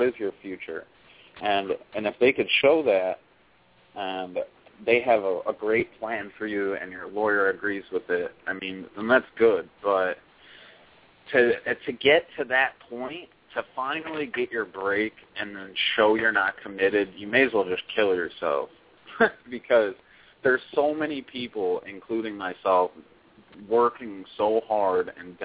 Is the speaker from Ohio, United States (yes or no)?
yes; Cleveland, Ohio, United States; I'm from Cleveland, Ohio.